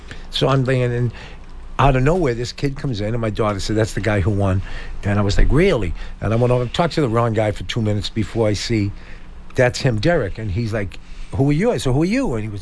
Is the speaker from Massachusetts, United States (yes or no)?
yes; Boston, Massachusetts, United States; now in Bridgewater, United States; Okay, no, I'm from Mission Hill. I live in Bridgewater now.